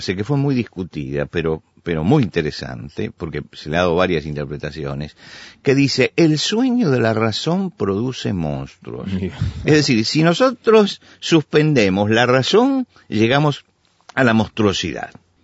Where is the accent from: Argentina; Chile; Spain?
Argentina; Buenos Aires; A mí, como argentino, me resulta fácil convivir con otras culturas. Yo vivía en un barrio de Buenos Aires donde al lado vivían almaceneros que eran españoles.